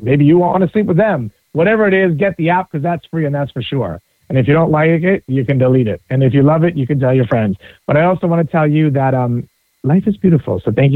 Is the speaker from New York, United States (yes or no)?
yes; New York, United States; You know, I grew up in New York